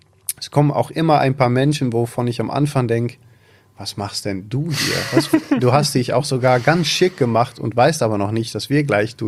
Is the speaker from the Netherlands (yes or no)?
yes; Netherlands; German is a second language; vor allem als Holländer, wir sind als Holländer schon